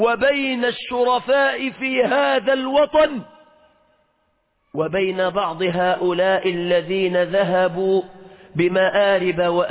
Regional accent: Egypt

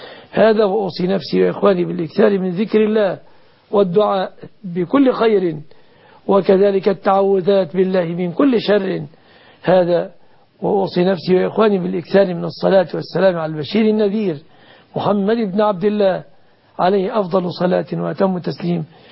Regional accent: Egypt; كما أسأل الله سبحانه أن يحفظ بلادنا مصر آمنة مطمئنة من كل مكروه ومن كل سوء

